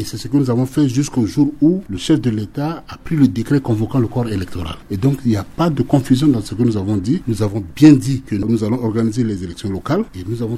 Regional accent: Central African Republic; Le reste, je suis centrafricain comme tous les autres centrafricains.

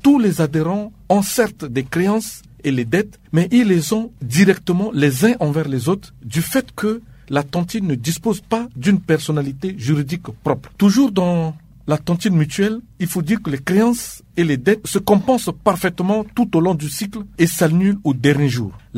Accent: Central African Republic; C'est cette forme de tantine qui est le plus pratiquée chez nous en Centrafrique.

